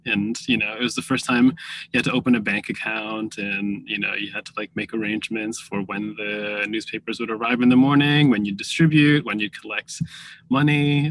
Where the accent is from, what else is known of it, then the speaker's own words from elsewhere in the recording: Massachusetts, United States; Yeah, I grew up in Massachusetts, which was a really interesting place to spend one's formative years in the 80s and early 90s. My family is definitely Cambodian.